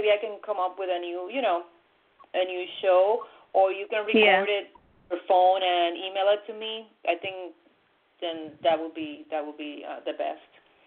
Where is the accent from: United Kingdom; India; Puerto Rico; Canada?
Puerto Rico; I grew up in Puerto Rico.